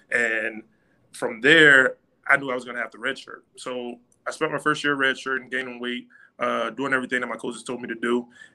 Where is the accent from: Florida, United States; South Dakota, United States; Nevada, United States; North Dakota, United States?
Florida, United States; Miami; I'm originally from Miami, Florida, in Overtown, raised by a single parent.